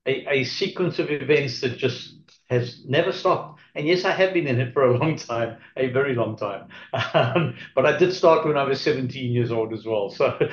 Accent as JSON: {"language": "English", "country": "South Africa", "tie": "born or raised there", "also_born_or_lived": "England", "moved": "yes", "lives_now": "Ocala, United States", "said": "I was born in England but grew up in South Africa. I moved to America 7 years ago."}